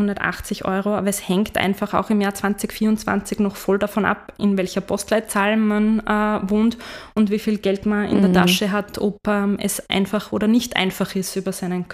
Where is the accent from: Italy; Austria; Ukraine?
Austria; Salzburg; ich komme ursprünglich aus Salzburg, und wie ich groß geworden bin, in die Schule gegangen bin